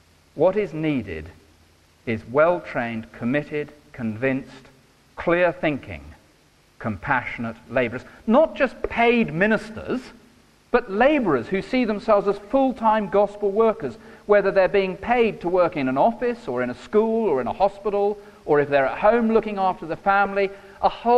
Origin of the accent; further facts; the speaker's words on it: South West England, United Kingdom; I come from Cornwall originally, and on my parents' farm, there's a cider orchard